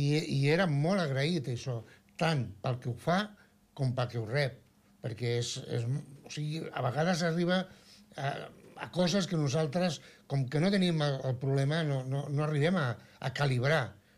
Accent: Barcelona, Catalonia, Spain; born there; Perquè això es va crear on jo vaig néixer, a la Barceloneta.

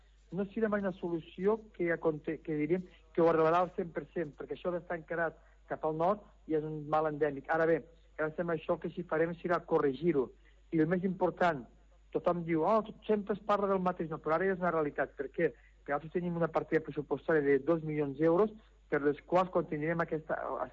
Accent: L'Ametlla de Mar, Catalonia, Spain; Jo tinc la sort que sóc de l'Ametlla de Mar, sóc calero i per tant m'ho conec una miqueta, no?

